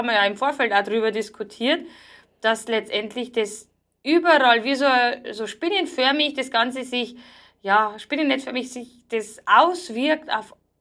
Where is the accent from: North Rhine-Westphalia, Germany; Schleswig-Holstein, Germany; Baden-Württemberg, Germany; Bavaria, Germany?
Bavaria, Germany